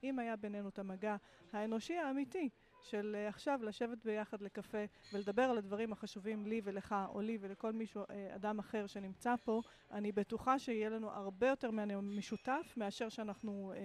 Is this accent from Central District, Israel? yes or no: no; Nahariya, Northern District, Israel; אני גדלתי פה בנהריה